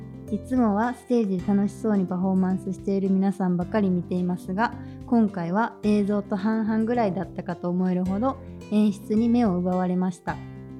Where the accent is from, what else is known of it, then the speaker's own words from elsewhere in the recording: Niigata, Japan; 僕は新潟の人間なので、